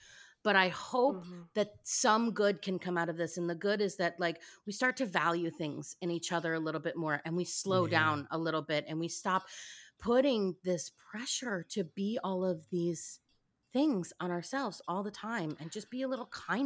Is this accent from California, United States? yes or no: no; Alabama, United States; also born or lived in Michigan; I was born in Alabama. I kind of grew up in the South before we went to Michigan.